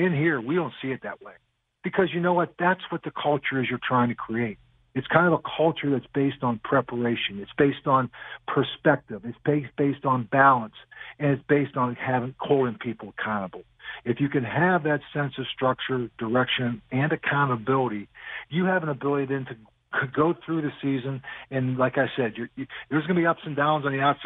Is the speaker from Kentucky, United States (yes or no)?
no; Crafton, Pennsylvania, United States; I never forgot where I came from. I grew up in Crafton, Pennsylvania, and a paper route when I was 9 years old, working a steel mill when I was in college.